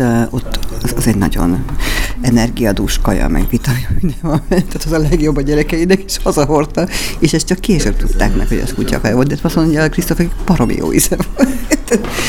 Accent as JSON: {"language": "Hungarian", "town": "Halásztelek", "region": "Pest", "country": "Hungary", "tie": "born or raised there", "said": "én gyerekkoromban Halásztelken is laktam az agglomerációban, ahol bulgár kertészek éltek akkoriban"}